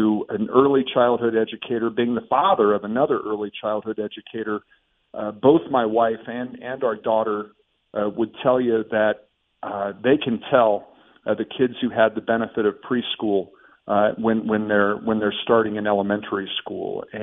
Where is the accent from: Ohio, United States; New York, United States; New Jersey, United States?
Ohio, United States; Yeah, you know, there was a bakery that was famous for its donuts, and that was always a Sunday treat for our family.